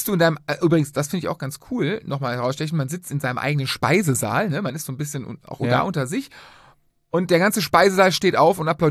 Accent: Cologne, North Rhine-Westphalia, Germany; wir sind Rheinländer, wir sind Kölner. Ab dem dritten Mal ist es Tradition.

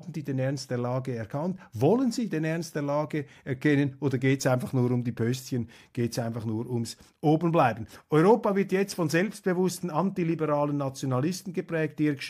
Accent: Switzerland; ob ich da als Schweizer zu abgehoben oder was auch immer bin

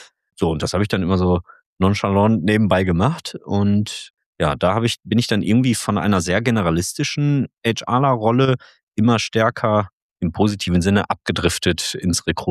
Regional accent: Duisburg, North Rhine-Westphalia, Germany; geboren und aufgewachsen in Duisburg. Wobei das Aufgewachsen würde ich gerne erweitern zum Ruhrgebiet tatsächlich, weil sich mein Leben immer schon entlang der A40 oder der S-Bahn-Linie S1 abgespielt hat. Also einmal irgendwo zwischen Duisburg und Dortmund

